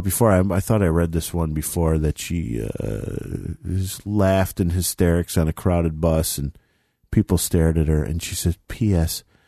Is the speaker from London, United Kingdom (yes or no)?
no; Manchester, North West England, United Kingdom; I'm actually from Manchester